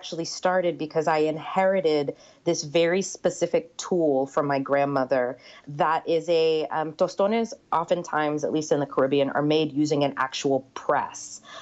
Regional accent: the South, United States; I mean, I think what's interesting about being a Puerto Rican kid growing up in the South is that Puerto Ricans are not immigrants, right?

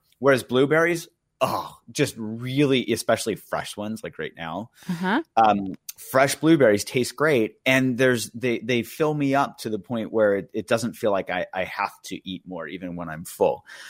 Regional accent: Indiana, United States; So I grew up in Indiana. My uncle and my grandparents were farmers

